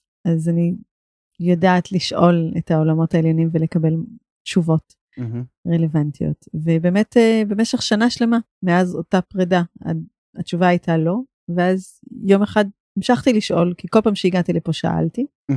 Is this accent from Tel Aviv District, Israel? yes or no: yes; Holon, Tel Aviv District, Israel; also born or lived in Rishon LeZion; now in Pardes Hanna, Israel; במקור אני מחולון, לא מאוד מרחוק, אבל מקור אני חולונית. ועברתי לפה כי פשוט כל החברים שלי נמצאים פה, בתוך קהילת פרדס חנה